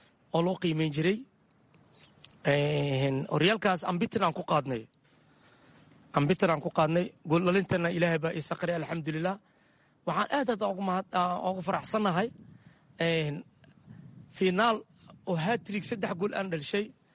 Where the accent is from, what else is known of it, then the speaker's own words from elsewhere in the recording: Mogadishu, Banaadir, Somalia; Waxaan ku dhashay xamar, khaasatan degmada Boondheere, xaafadda Yuusuf Falconen. Meesha ayaan ku soo barbaari.